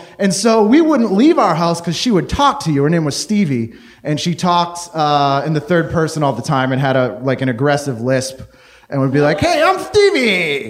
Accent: Massachusetts, United States; So I grew up just outside of Boston, and when I was 13 years old, I was fairly miserable.

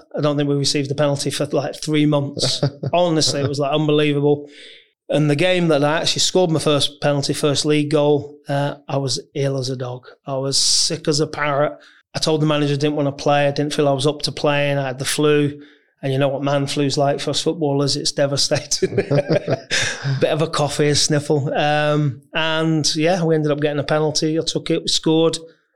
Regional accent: Northampton, East Midlands, United Kingdom; I come from Northamptonshire, so Northampton was my hometown

